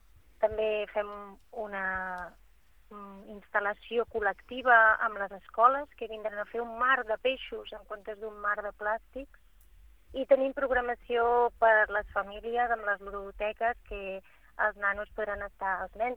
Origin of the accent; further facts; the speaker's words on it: Barcelona, Catalonia, Spain; jo sóc de Barcelona